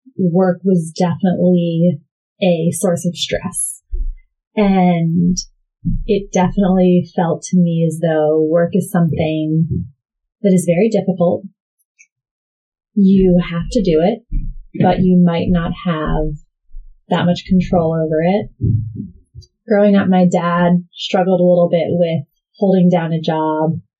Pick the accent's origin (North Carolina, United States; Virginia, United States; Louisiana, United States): Virginia, United States; I grew up in Northern Virginia